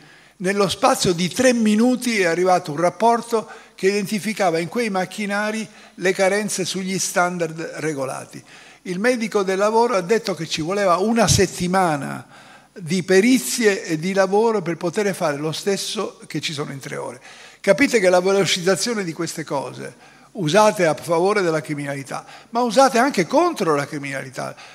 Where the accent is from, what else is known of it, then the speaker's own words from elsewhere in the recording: Sicily, Italy; io sono siciliano